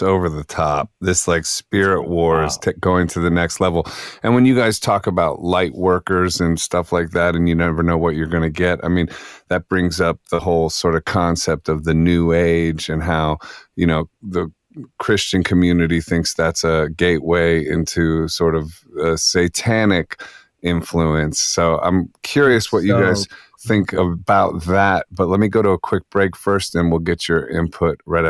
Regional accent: Ohio, United States; also born or lived in New York; now in Arizona, United States; Well, I mean, I'm from Ohio. I lived in New York for 25 years, and now I'm in Arizona, you know?

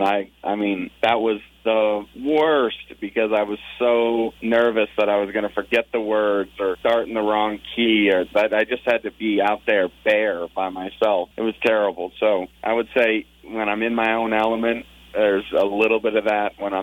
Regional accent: Clifton Park, New York, United States; born there; Obviously, we're from the Northeast. I was born in Albany, actually in Clifton Park.

